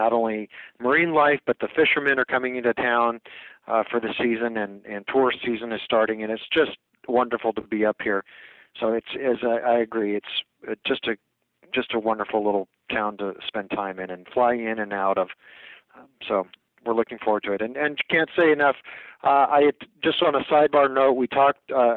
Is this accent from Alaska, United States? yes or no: yes; Fairbanks, Alaska, United States; I was born and raised here in Alaska, up in Fairbanks